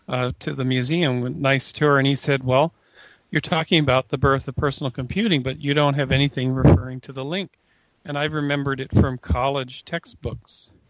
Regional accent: Canada; I'm Canadian, by the way, originally.

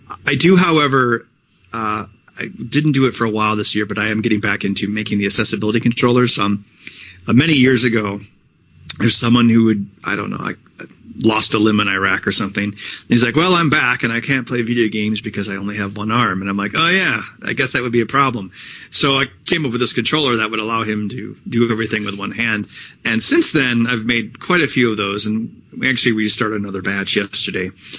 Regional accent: United States; I'm an American.

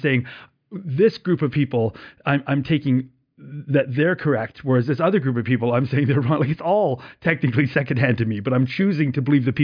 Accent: Canada; I don't know why I'm saying sorry. I'm a Canadian. Of course I'm saying sorry.

